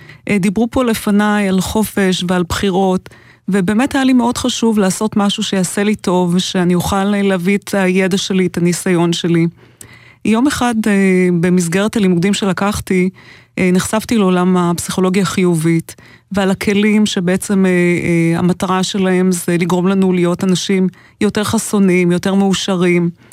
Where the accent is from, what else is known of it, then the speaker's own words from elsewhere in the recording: Bnei Brak, Tel Aviv District, Israel; born there; אני נולדתי בשכונה בשם פרדס כץ, בבני ברק, לזוג הורים שהם עלו לארץ מעיראק.